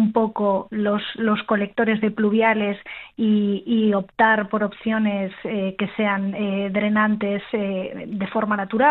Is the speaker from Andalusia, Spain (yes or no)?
no; Galicia, Spain; Yo soy de Galicia y todavía no se nota mucho, ¿no?